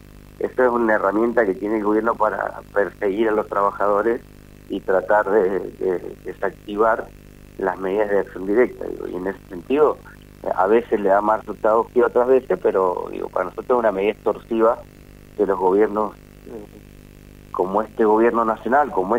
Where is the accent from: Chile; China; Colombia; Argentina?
Argentina; lo que nos está pasando como pueblo argentino